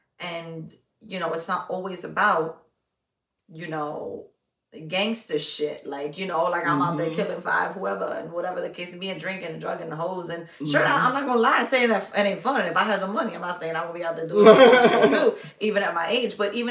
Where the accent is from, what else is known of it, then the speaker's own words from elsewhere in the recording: Bronx, New York, United States; also born or lived in Rockaway; whether we're from the Bronx, or we're from Rockaway, we moved out to as teenagers